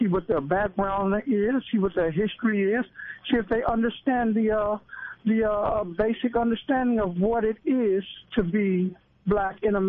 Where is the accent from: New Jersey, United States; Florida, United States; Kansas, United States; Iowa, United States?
Kansas, United States; Olathe; I'm from Olathe, Kansas.